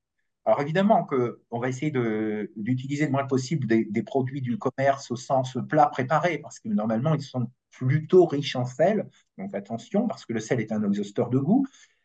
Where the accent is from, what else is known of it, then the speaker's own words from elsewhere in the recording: Hauts-de-France, France; comme on dit chez nous dans le Nord.